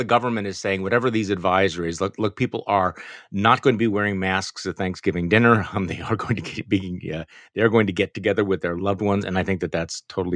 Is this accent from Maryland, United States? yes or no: no; Wisconsin, United States; we wake up today with another tragedy in my home state of Wisconsin